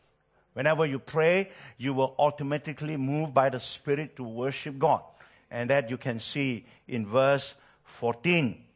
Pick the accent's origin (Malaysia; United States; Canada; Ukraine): Malaysia; even though we are from Malaysia, I can relate that we are family.